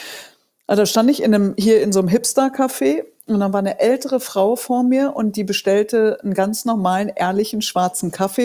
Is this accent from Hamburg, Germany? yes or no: no; Datteln, North Rhine-Westphalia, Germany; Ich komme ja aus Datteln, aus der Nähe von Dortmund